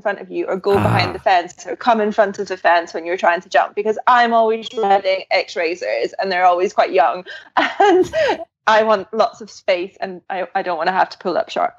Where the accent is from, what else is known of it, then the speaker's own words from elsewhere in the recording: Scotland, United Kingdom; I'm Scottish.